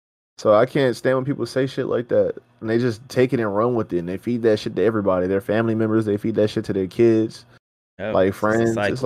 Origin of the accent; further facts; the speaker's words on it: United States; It's just like, bro, how am I supposed to remember all these shits, man? I'm fucking American.